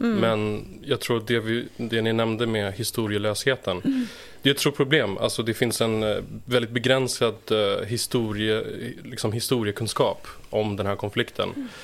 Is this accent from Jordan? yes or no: yes; Jordan; also born or lived in Egypt; jag är uppvuxen i Mellanöstern. Mm. I Egypten och Jordanien. Och i Jordanien, där liksom gick jag gymnasiet och där är alla mina barndomsvänner kommer därifrån.